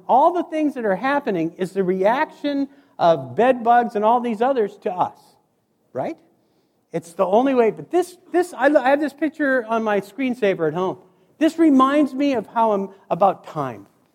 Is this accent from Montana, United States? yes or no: yes; Montana, United States; This is a hospital in Helena, Montana. I grew up in Montana.